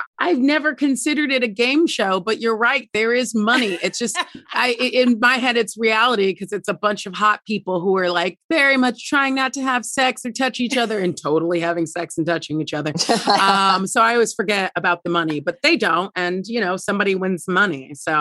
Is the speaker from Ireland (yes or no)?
no; England, United Kingdom; accent: English; now in United States; from my experience of having lived in this country, the amount of times that I get complimented for my accent after I've just like sworn down the phone at somebody is astounding to me.